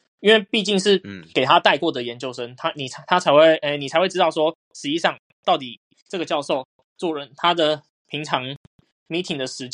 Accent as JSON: {"language": "Chinese", "region": "Keelung", "country": "Taiwan", "said": "而且那时候因为我是基隆人啊，然后成大在台南啊，那时候就很不想下来"}